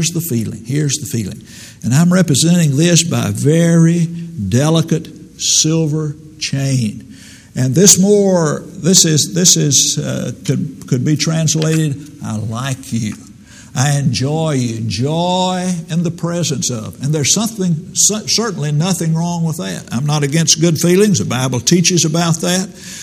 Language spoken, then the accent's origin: English; Centerville, Tennessee, United States; When I was growing up in the Ship's Bend congregation 3 miles out of Centerville, Tennessee